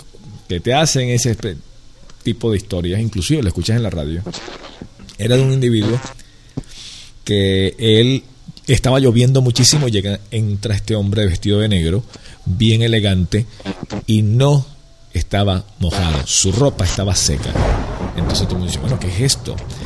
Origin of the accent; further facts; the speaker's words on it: Venezuela; now in Miami, United States; En mi país, allá, yo no estoy allá en Venezuela, pero estoy actualmente en Miami